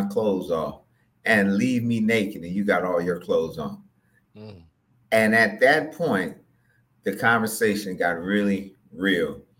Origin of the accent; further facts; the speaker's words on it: Oakland, California, United States; the generation when I grew up in Oakland in the early 80s was a very thriving time.